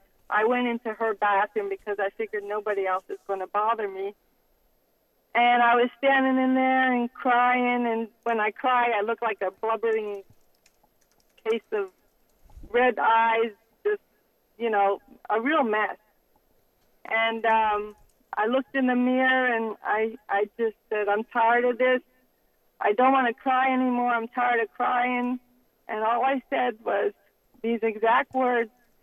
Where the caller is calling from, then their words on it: Toronto, Ontario, Canada; I'm calling from Toronto